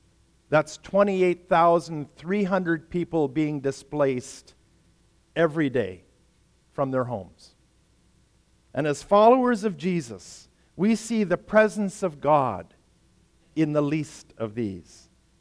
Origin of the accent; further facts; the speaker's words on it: Canada; Now, I'm a Canadian, all right?